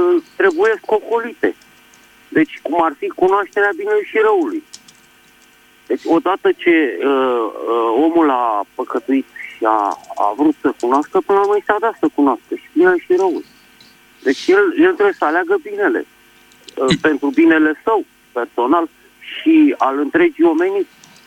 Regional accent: Bucharest, Romania; din București

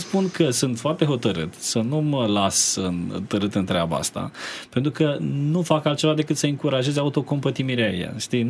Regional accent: Brăila, Brăila County, Romania; Eu nu știu să not. Deși sunt din Brăila.

